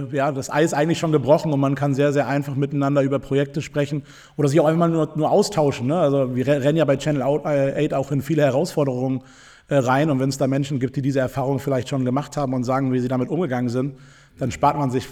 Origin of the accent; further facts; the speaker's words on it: Hamburg, Germany; Korrekt. Geboren in Hamburg.